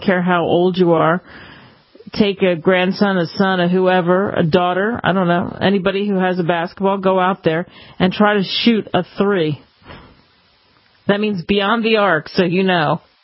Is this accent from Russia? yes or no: yes; Russia; now in United States; I grew up in Russia, and let me tell you, there's plenty that you don't get to be a part of in Russia.